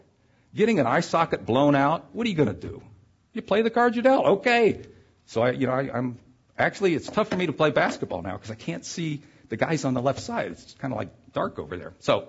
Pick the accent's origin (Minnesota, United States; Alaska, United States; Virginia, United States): Virginia, United States; I grew up in Virginia.